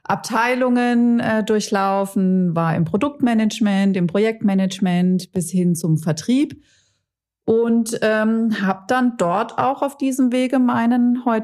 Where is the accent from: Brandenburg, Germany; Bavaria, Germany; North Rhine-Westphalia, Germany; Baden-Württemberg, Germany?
Baden-Württemberg, Germany; born there; Ich bin geboren hier in dem Ort, in dem wir uns befinden. Wie du schon sagtest, ein kleiner Ort am Rande von Freiburg, selbstständig. Möchte auch selbstständig bleiben. Trotzdem fühlt es sich an wie so eine Art Vorort von Freiburg, okay, am Fuße des Schwarzwaldes.